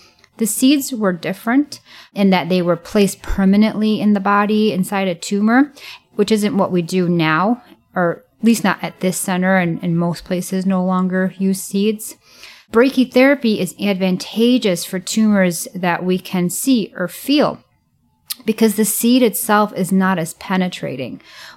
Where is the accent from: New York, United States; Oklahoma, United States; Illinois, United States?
Illinois, United States; I grew up in the Chicagoland suburbs.